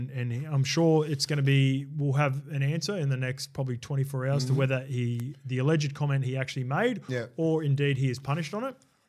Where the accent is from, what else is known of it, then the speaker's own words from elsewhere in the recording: Sydney, New South Wales, Australia; because in my time growing up in Western Sydney, the amount of the stuff that was said during those games